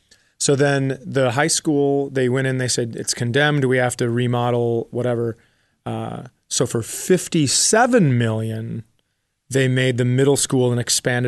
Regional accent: Fergus Falls, Minnesota, United States; Same town I live in now. Oh, really? Yep. Where's that? Fergus Falls, Minnesota, it's called.

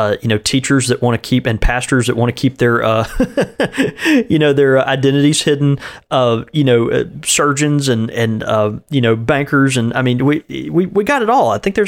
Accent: Grand Rapids, Michigan, United States; the brick and mortar community that I support here in my hometown of Grand Rapids.

